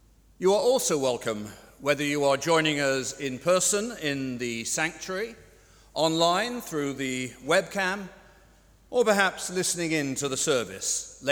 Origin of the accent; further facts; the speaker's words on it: Dublin, Leinster, Ireland; now in United States; I grew up here in Dublin, but for the past 35 years or so, I've lived mostly in the US